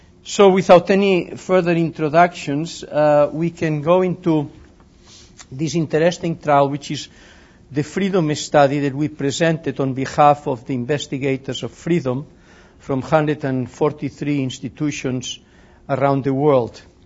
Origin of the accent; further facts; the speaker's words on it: New York, United States; from New York, and we are in Los Angeles in the scientific meetings of the American Heart Association.